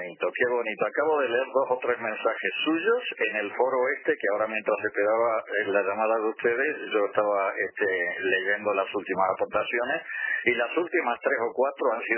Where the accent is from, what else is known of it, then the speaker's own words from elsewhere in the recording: Uruguay; now in Spain; Yo soy español desde hace muchos años, quiero mucho este país. Este país me ha dado mucho, incluyendo muchas cosas que no me ha dado el Uruguay. Pero lo que no olvido es mis orígenes